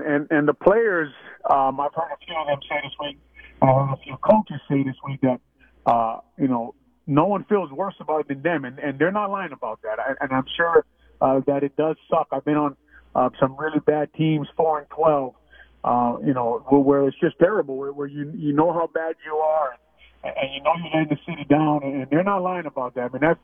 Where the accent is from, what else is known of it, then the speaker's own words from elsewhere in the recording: Hawaii, United States; now in Chicago, United States; I was here from 98 to 2011, and obviously I'm on the radio, so I haven't left. I'm from Hawaii.